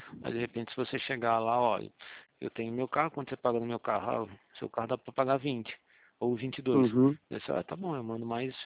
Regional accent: Araras, São Paulo, Brazil; a gente é daqui de Araras também

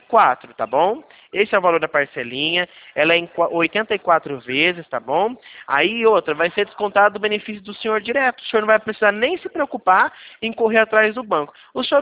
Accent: Mogi Guaçu, São Paulo, Brazil; Eu sou aqui do interior de São Paulo, Mogi Guaçu

